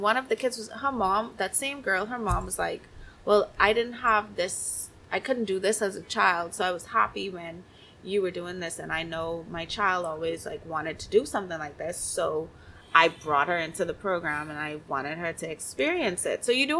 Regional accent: Miami Beach, Florida, United States; You know why it's called South Beach? I grew up in South Beach.

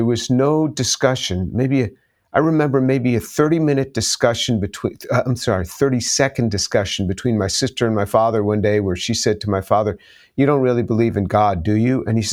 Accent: New York, United States; I was born in New York City, grew up just north of the city. My first home was right in the heart of the city, but grew up just north of the city, just maybe a 20-25 minute drive north of Midtown.

